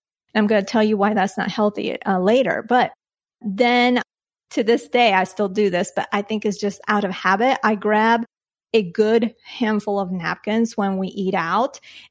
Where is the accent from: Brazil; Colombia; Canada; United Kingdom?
Colombia; now in United States; I learned this growing up in Colombia, and I'm sure other Latinas listening or maybe even non-Latinas, let me know, have done this.